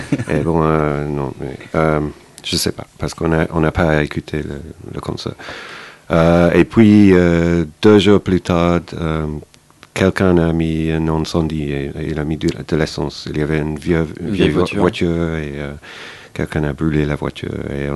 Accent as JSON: {"language": "French", "region": "South East England", "country": "United Kingdom", "tie": "born or raised there", "second_language": "French", "moved": "yes", "lives_now": "Paris, France", "said": "Dans le sud d'Angleterre. Une heure de Londres par voiture, mais plus sud."}